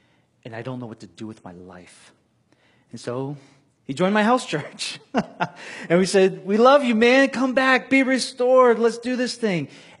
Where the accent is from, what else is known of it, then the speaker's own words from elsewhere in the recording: Tampa, Florida, United States; I come from Tampa, Florida, the land of Cuban sandwiches and the Tampa Bay Buccaneers